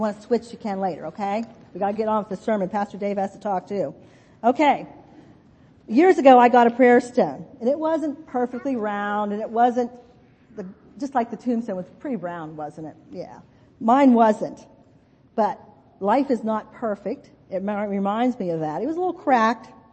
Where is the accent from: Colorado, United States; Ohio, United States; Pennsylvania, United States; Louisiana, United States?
Pennsylvania, United States; Shanksville; in a little town called Shanksville in Pennsylvania. Guess what? That is my hometown.